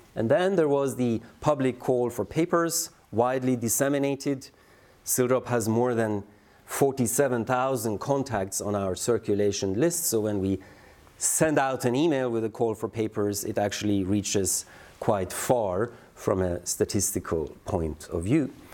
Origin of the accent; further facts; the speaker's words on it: Norway; Norway, my home country.